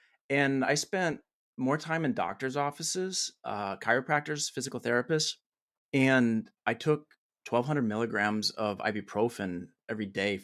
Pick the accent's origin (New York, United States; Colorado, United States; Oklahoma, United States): Colorado, United States; also born or lived in Chicago; I'm from Chicago originally, and ended up in a rural town in Western Colorado.